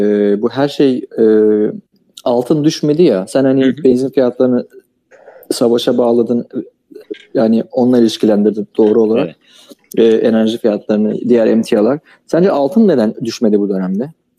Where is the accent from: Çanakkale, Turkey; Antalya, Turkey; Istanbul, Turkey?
Çanakkale, Turkey; Oraya gitmiştik, ben Çanakkale'liyim zaten.